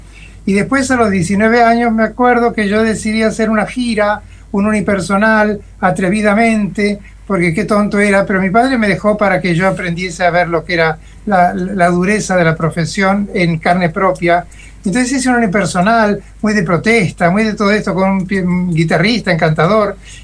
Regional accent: Havana, Cuba; born there; yo nací en La Habana de casualidad, porque era costumbre en esa época

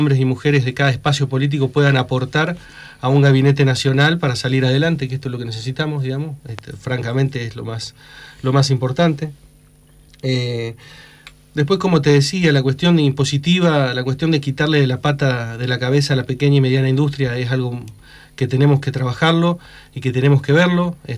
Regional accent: Córdoba, Argentina; moved away as an adult; now in Gualeguaychú, Argentina; soy abogado de la ciudad de Gualeguaychú, soy cordobés, nací en Córdoba en el año 81 y la verdad que milito desde los 26 años, desde que me instalé en Gualeguaychú

